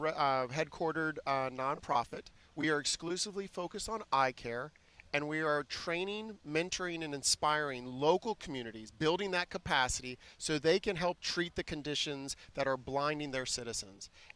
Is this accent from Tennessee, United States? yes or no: no; Virginia, United States; Yeah, so I grew up in Virginia and went to undergrad in North Carolina